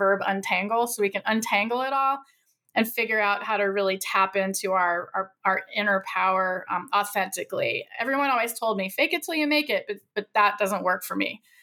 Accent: Virginia, United States; So I grew up in Virginia and I went straight through to law school right after undergrad and the same university.

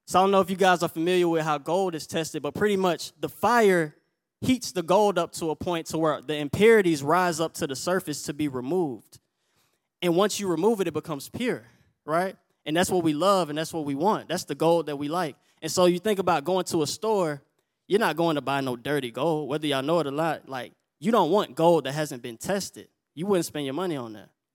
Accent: the South, United States; growing up in the South, when you ask someone like, man, are you a Christian? You know, we quit to respond like, man, I grew up in the church, man.

